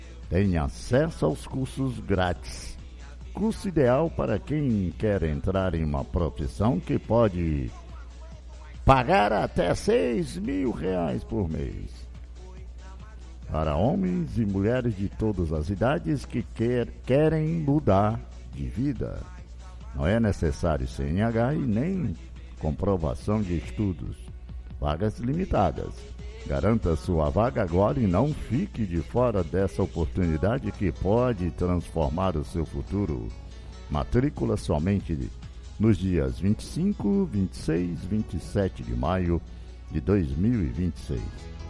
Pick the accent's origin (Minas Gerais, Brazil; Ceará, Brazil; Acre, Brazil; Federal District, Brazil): Acre, Brazil; Epitaciolândia; Brasilé, minha terra querida, minha terra natal, Itaçolândia